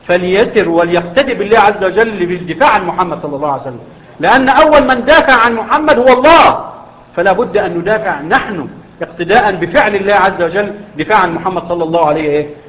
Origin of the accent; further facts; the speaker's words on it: Egypt; إحنا عندنا في مصر يقول لك إيه؟